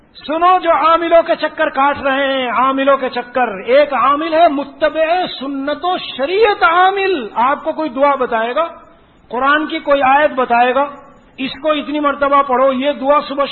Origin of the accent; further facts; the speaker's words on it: Delhi, India; نظام الدین مرکز میں وہاں کا رہنے والا ہوں تو آپ بہت دیکھیں گے, اگر کبھی جانا ہو وہیں حضرت خواجہ نظام الدین اولیاء کی درگاہ ہے.